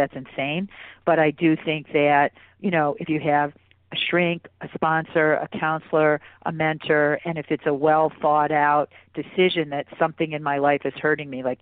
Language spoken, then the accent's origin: English; West Bloomfield, Michigan, United States; I'm from West Bloomfield, Michigan, you know, very conservative Midwest town.